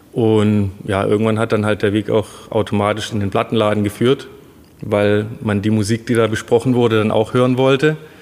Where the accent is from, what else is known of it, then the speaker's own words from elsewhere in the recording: Heilbronn, Baden-Württemberg, Germany; bin geboren und aufgewachsen in Heilbronn